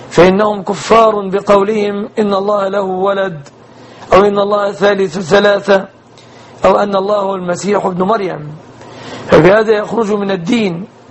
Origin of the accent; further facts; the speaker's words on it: Egypt; بلادنا مصر